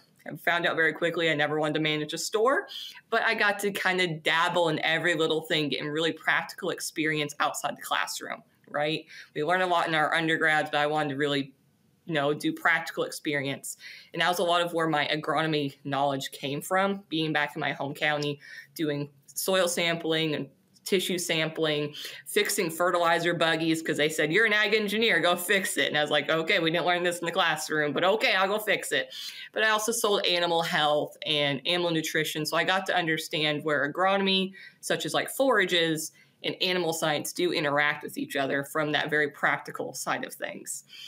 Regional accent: Tennessee, United States; A little bit about myself is I'm originally from Southeast Tennessee, so kind of the foothills of Appalachia in old tobacco country

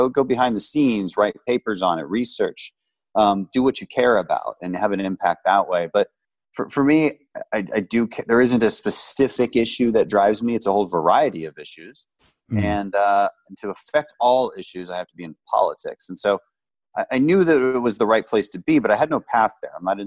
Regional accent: Houston, Texas, United States; also born or lived in Bogota, Colombia; I grew up in Houston, Texas, and my dad's side of the family goes back six generations in Texas. So that's where I'm really from.

